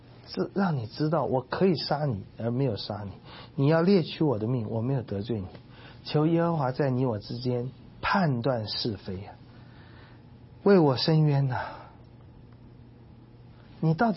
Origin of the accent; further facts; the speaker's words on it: China; 从我们中国人话来讲